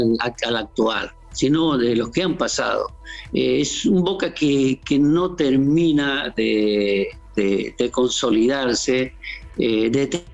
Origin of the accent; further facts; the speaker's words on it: Bolivia; Obviamente, como boliviano, me gustaría que hayan sorpresas y que hayan milagros para participar en un Mundial e ir a ver a Bolivia.